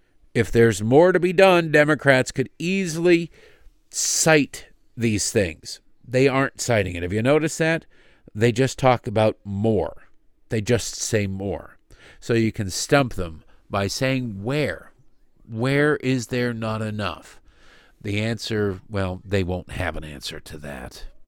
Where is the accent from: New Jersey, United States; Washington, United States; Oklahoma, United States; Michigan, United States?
Michigan, United States; Detroit; because I grew up in Detroit and would see the stories of Canadians coming over on buses